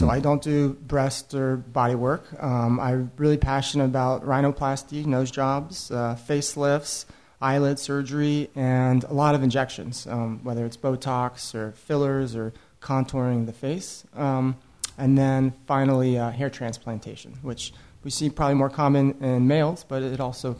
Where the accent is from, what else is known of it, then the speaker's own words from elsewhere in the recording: Tampa, Florida, United States; now in Beverly Hills, United States; I'm originally from the Tampa Bay area, and I've always wanted to have a practice there as well.